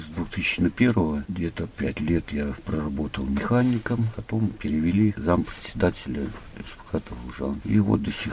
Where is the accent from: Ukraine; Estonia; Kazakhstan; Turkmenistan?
Kazakhstan; moved away as an adult; now in Tyumen Oblast, Russia; Родом я из Казахстана. В 86-м году окончил Коломенскую 8-летнюю школу.